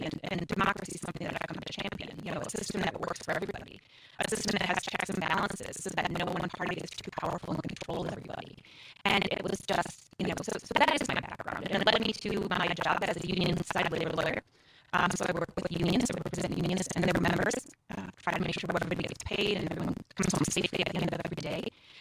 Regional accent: Pecan, Wisconsin, United States; So, I grew up in Pecan. So, for those who are from Wisconsin, most people know that it's somewhere between Appleton and Green Bay.

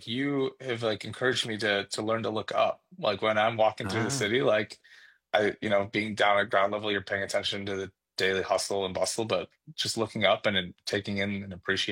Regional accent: Madison, Wisconsin, United States; I grew up in Madison area

